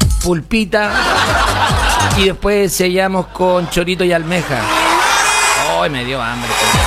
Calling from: Castro, Los Lagos, Chile; Saludos desde Castro, Chiloé.

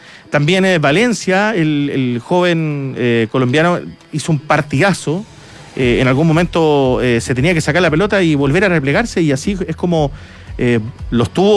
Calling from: Maipú, Santiago Metropolitan Region, Chile; de Maipú.

